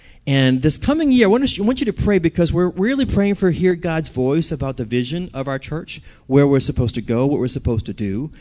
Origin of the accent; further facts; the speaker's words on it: Louisiana, United States; I'm from Louisiana.